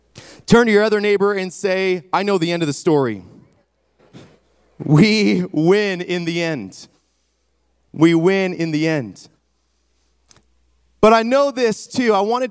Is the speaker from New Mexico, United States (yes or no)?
no; Washington, United States; now in Texas, United States; We're originally from Washington, and now we're in Texas.